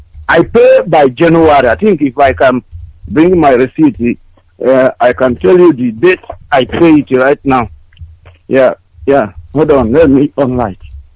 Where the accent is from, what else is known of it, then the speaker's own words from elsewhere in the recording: Nenwa, Enugu State, Nigeria; now in Italy; I come from Nenwa. Nenwa is in Alinri local government in Enugu, Biafra land.